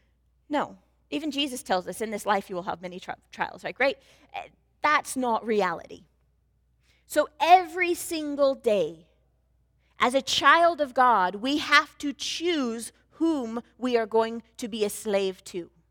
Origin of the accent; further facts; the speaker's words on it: Arizona, United States; because I grew up in Arizona and we did that and we had competitions